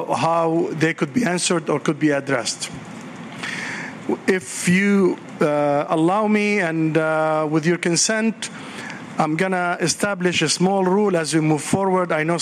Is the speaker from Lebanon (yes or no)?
yes; Lebanon; for those who do not yet know me. I'm from Lebanon.